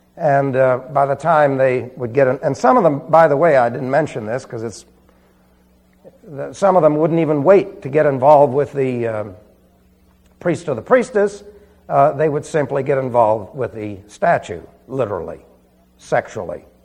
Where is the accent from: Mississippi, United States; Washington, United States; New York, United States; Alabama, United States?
New York, United States; New York City; See, I was raised in New York City. We never wore bib overalls in New York City.